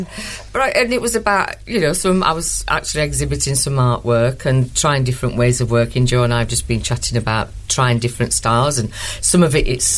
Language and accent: English; Yorkshire and the Humber, United Kingdom; accent: Yorkshire; And I said, hang on a minute, right, in my good Yorkshire accent, you know.